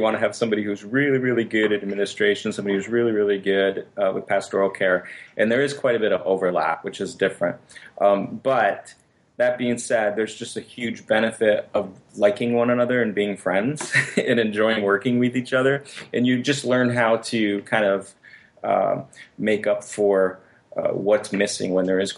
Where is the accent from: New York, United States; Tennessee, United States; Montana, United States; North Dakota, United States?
New York, United States; now in Burlington, United States; because Kevin's from Michigan and I'm from New York.